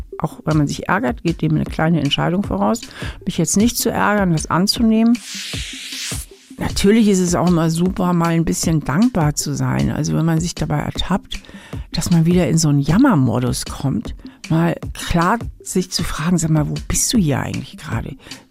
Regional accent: Hamburg, Germany; now in Trier, Germany; das ist meine Wahlheimat. Ja, ich bin ja Hamburgerin.

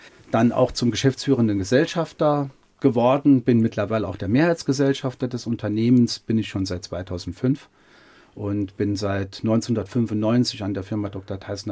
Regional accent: Neunkirchen, Saarland, Germany; born there; Ich bin 1966 in Neunkirchen geboren, als Sohn von italienischen Einwanderern. Mein Vater war ein Hüttenarbeiter und lebt bis heute noch in Neunkirchen mit meiner Mutter.

